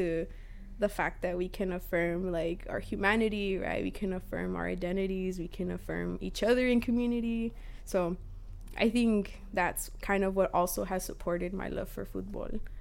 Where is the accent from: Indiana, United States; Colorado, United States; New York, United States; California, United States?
California, United States; Bell Gardens; I'm from Bell Garden, Southeast LA forever.